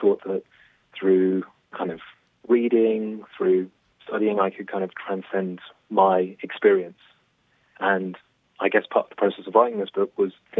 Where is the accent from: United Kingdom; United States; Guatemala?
United Kingdom; London; I'm English, I'm from London.